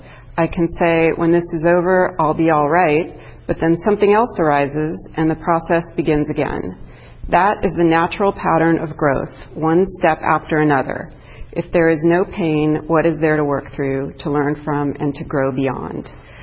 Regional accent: Torrance, California, United States; I grew up in Torrance, and I was the only white girl with all Japanese American friends

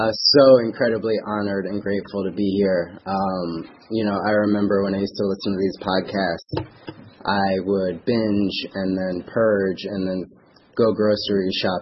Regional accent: Cold Spring Harbor, New York, United States; I grew up on Long Island in Cold Spring Harbor. And it's a town where everything looks perfect.

